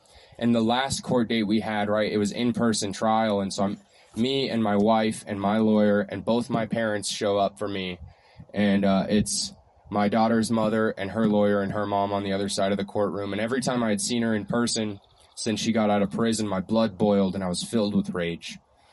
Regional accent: Flagstaff, Arizona, United States; I was born and raised in Flagstaff. I've lived in Flagstaff my entire life.

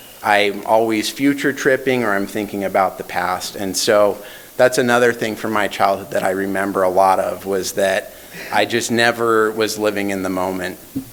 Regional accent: Provo, Utah, United States; So I grew up in Provo, Utah. I grew up in a very healthy home. I was the 7th of 8 kids. We were religious.

